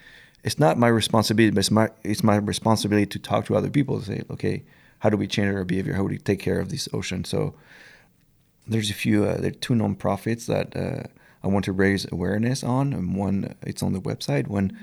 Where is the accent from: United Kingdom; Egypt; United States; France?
France; I was raised in France, and I was lucky to go every summer by the ocean.